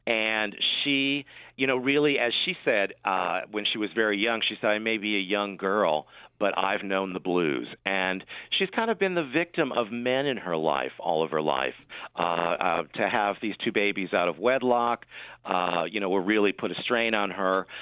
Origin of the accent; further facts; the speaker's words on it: Detroit, Michigan, United States; Well, I'm from Detroit, Michigan, so … is our hometown gal.